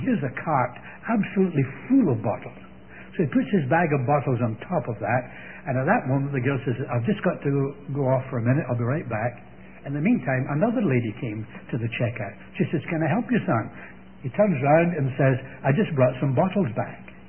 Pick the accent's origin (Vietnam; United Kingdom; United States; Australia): United Kingdom; Scotland; being a Scotsman, I had to devise some means for providing pocket money for these kids